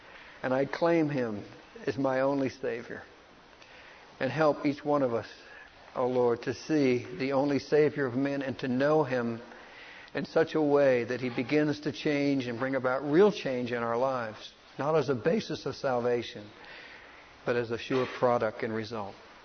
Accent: United States; I'm an American and I'm dripping with sexuality.

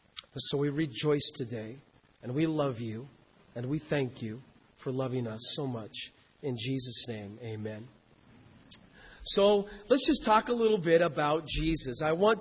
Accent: Medford, Oregon, United States; I am from Medford, Oregon.

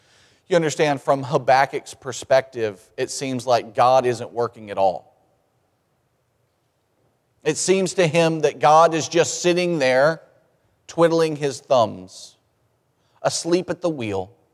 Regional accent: Mississippi, United States; We're going to pick on my brothers and sisters. I'm from Mississippi, so I can do this.

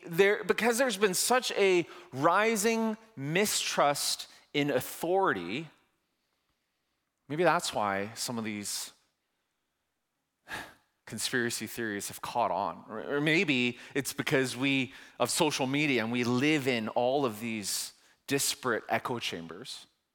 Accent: Canada; I'm Korean, my wife is Chinese, we're Canadian

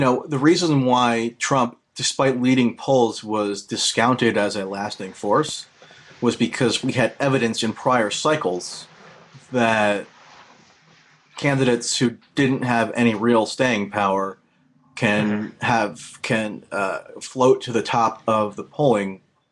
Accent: West Caldwell, New Jersey, United States; I also grew up in Essex County.

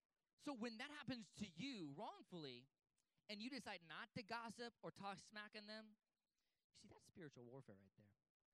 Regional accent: San Bernardino, California, United States; I grew up in San Bernardino off Baseline, and there was a place called Little Africa, okay, and it was a tough spot.

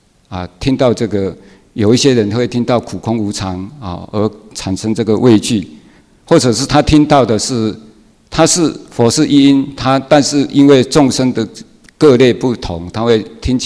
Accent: Fujian, China; 而是我们福建人，

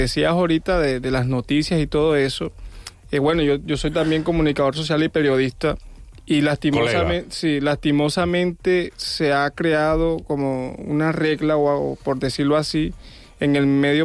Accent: Colombia; una autocrítica que hay que hacerse uno como sociedad colombiana en Colombia

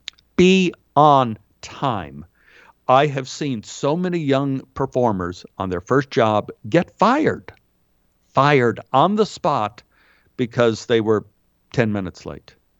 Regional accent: Dallas, Texas, United States; I'm from Dallas, Texas.

